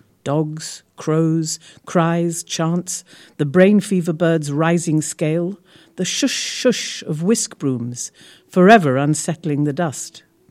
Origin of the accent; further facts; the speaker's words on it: India; I'm born and brought up in India, and it very much informs my thinking. I miss it very much.